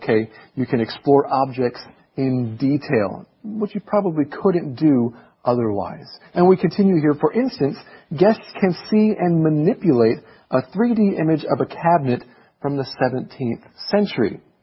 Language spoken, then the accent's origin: English; Taiwan; Actually, I grew up in Taiwan.